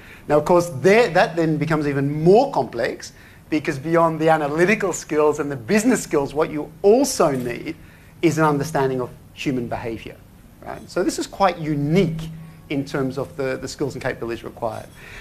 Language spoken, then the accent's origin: English; Australia; now in Belgium